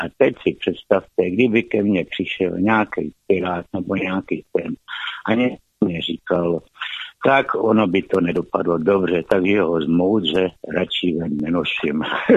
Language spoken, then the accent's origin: Czech; Řeporyje, Prague, Czechia; Já jsem z Řeporí a kolem toho památníku chodím.